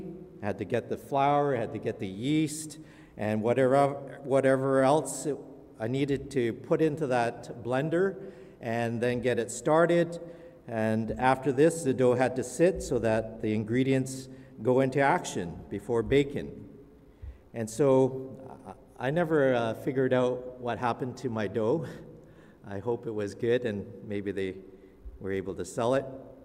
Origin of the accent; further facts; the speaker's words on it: Toronto, Ontario, Canada; that I'm a Torontonian. And when I was growing up in Toronto, there was a very popular bakery there.